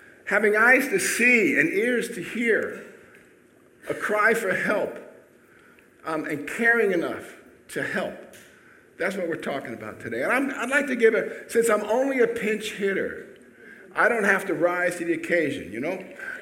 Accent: Manhattan, New York, United States; I'm from Manhattan.

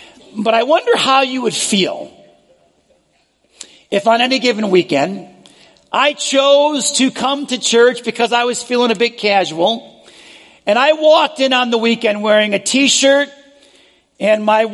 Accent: New York, United States; Remember, like you, I'm imperfect. And I grew up in New York.

